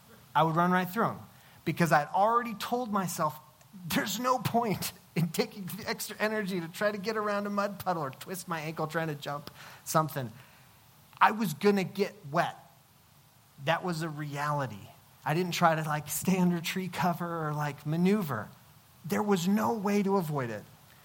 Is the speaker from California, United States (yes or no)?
no; Albany, New York, United States; especially up where I grew up in Albany.